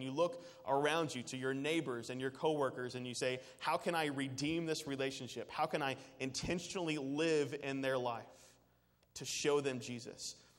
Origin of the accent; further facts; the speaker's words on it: Louisville, Kentucky, United States; I am from Louisville, Kentucky. My illustrations revolve around horse racing. It's what we do.